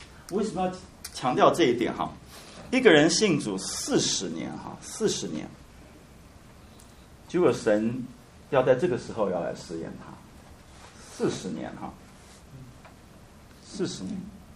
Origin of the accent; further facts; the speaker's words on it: China; 我相信我们中国人讲哈